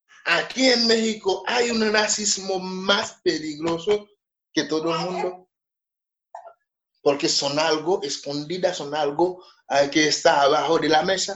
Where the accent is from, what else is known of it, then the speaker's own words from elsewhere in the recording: Haiti; I'm from Haiti. I was born in Haiti.